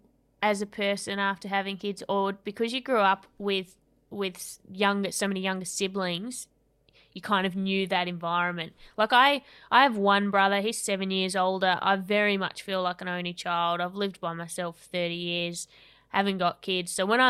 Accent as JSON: {"language": "English", "region": "Tasmania", "country": "Australia", "tie": "born or raised there", "moved": "yes", "said": "I grew up in Tassie and I you know, no one gave me anything either."}